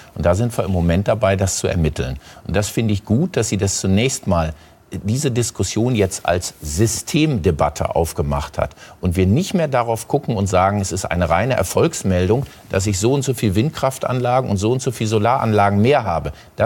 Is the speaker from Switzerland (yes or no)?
no; Germany; wir als Deutsche sind in ganz, ganz vielen Bereichen vorangeprescht